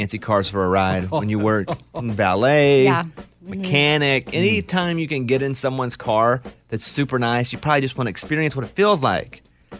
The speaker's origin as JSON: {"language": "English", "region": "Arkansas", "country": "United States", "tie": "born or raised there", "said": "Now, me growing up in Arkansas"}